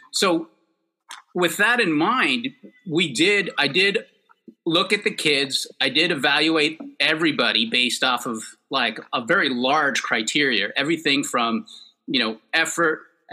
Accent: Berkeley, California, United States; So, it was interesting when I grew up in the East Bay in Berkeley.

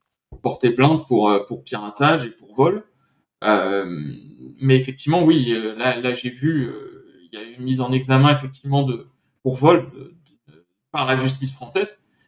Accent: France; il y a des problématiques aussi tout simplement en tant que Français.

